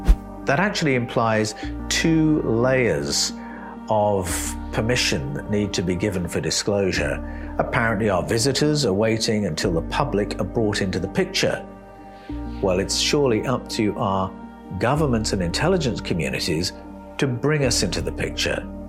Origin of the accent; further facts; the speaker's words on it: United Kingdom; where I grew up in Great Britain